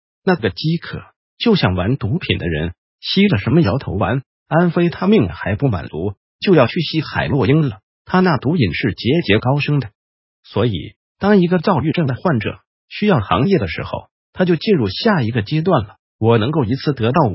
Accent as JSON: {"language": "Chinese", "country": "Taiwan", "said": "你看看我们台湾人一修道就得大肠癌，这没得救的，伤寒论帮不了的。"}